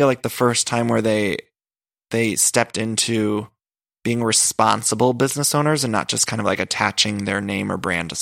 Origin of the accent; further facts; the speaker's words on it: Ohio, United States; I'm from Ohio. There's like every 5 feet.